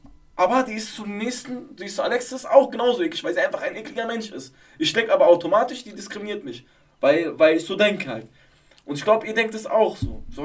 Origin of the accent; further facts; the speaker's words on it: Berlin, Germany; Obwohl ich hier aufgewachsen bin und her. Warum? Okay. Warum? Weil ich finde, ich bin zwar Berliner, aber ich bin lieber nicht ein Berliner.